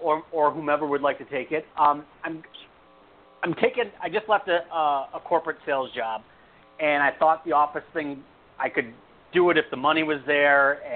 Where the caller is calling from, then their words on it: California, United States; I'm calling from California.